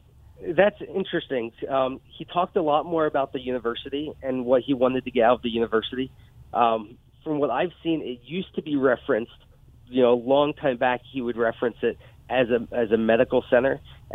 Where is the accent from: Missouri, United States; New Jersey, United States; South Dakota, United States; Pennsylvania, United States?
Pennsylvania, United States; I'm not. I'm from Pennsylvania.